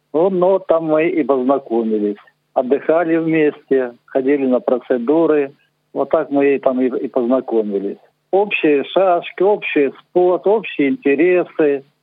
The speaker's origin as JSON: {"language": "Russian", "town": "Gori", "region": "Shida Kartli", "country": "Georgia", "tie": "born or raised there", "also_born_or_lived": "Luhansk", "lives_now": "Kerch, Ukraine", "said": "Вообще-то я родом из Грузии, город Горин. А когда уже переехал в Луганск, там уже стал заниматься легкой атлетикой и шашками. А в 99-м году переехал сюда, в Керчь."}